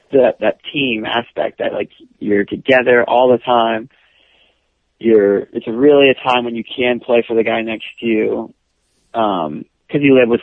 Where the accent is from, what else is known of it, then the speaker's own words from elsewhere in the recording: Oregon, United States; I went to Chapman and I'm from Oregon.